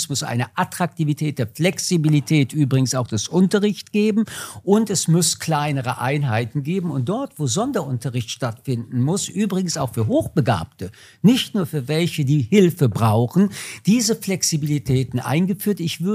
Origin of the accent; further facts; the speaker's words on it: France; ich komme aus Frankreich